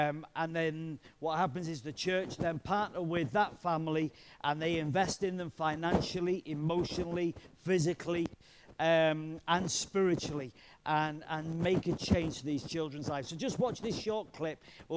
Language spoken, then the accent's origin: English; Warrington, North West England, United Kingdom; My lovely wife there, Esther, we're from Warrington, so we managed to get a pass out and come over to the, the dark side, to the light side, to Farnworth, to Bolton.